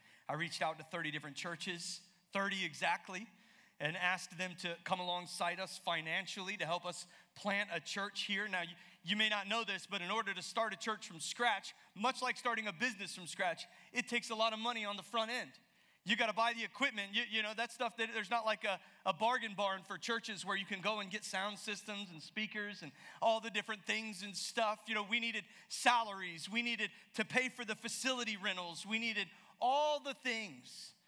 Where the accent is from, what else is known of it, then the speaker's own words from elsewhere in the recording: Southeast, United States; I had grown up in the Southeast in church. If you're new and you're hearing my accent, you're thinking that guy is not from California. You're right.